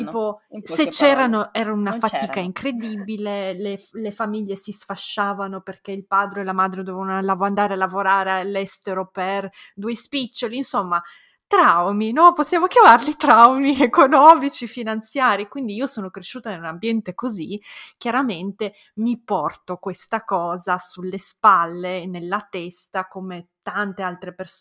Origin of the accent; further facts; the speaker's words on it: Moldova; now in Italy; io sono nata in Moldavia, sono nata in un momento nel 1988, prima che si sciogliesse l'Unione Sovietica, sono cresciuta negli anni 90 in un paese post-sovietico